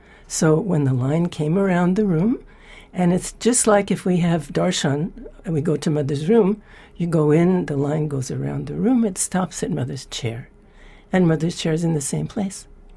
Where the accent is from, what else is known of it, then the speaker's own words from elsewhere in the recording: United States; moved away as an adult; now in India; I'm an American, and I came to India in 1969, January of 1969, for 6 weeks.